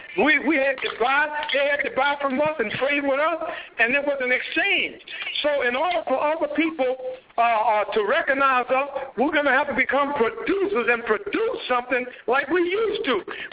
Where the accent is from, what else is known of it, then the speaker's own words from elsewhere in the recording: Durham, North Carolina, United States; I was raised in the South. I'm from a city in North Carolina called Durham, North Carolina. In my neighborhood, it was called Hayti.